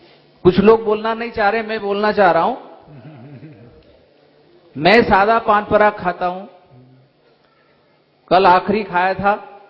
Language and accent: Hindi; Bhusawal, Maharashtra, India; मैं महाराष्ट्र भुसावल से हूं।